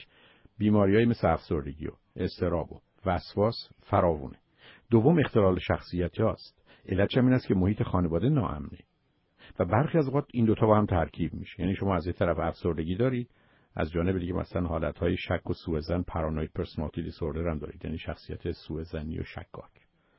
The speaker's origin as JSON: {"language": "Persian", "country": "Iran", "said": "من شما به عنوان یه ایرانی، به عنوان کسی که در این زبان فارسی رو استفاده می‌کنیم،"}